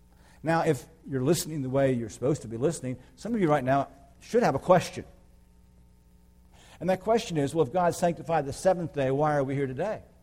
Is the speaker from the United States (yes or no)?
yes; the South, United States; One of my really thankful as a Southerner change was that whole business about pork.